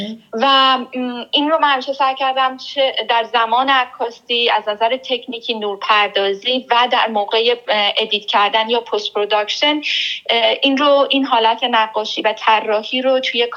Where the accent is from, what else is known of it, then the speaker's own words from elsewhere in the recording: Iran; من یک ایرانی هستم و یک تجربیات و یک داستانهای مخصوص خودم رو دارم